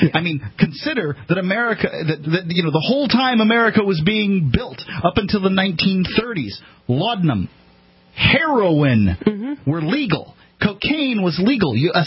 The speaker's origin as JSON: {"language": "English", "region": "Florida", "country": "United States", "said": "It's always in Florida. I'm from Florida."}